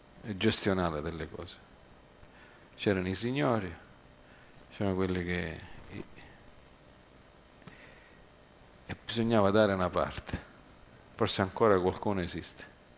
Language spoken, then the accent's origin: Italian; United States; Io sono cresciuto in America, però ho fatto qualche anno qua, ho imparato qualcosa.